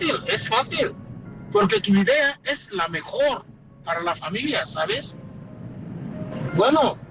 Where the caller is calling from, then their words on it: Valencia, Valencian Community, Spain; de Valencia, hasta luego.